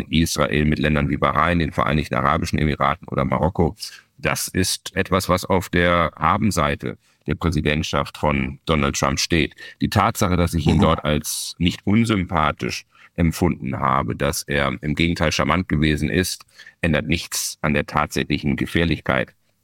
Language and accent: German; Bielefeld, North Rhine-Westphalia, Germany; meine Heimatstadt Bielefeld